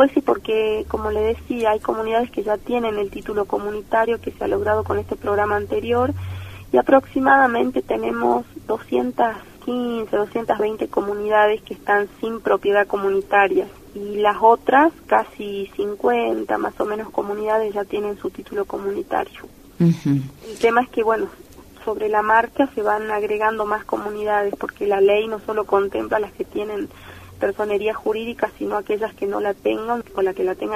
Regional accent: Volcán, Jujuy, Argentina; Yo soy originaria del pueblo Tilián. Mi pueblo se asentó en la localidad de Volcán.

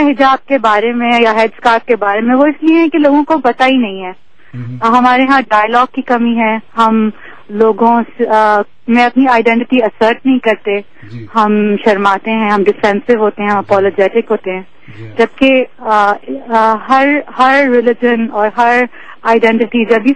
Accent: Karachi, Sindh, Pakistan; میں کراچی میں کراچی سے تعلق رکھتی ہوں پاکستان

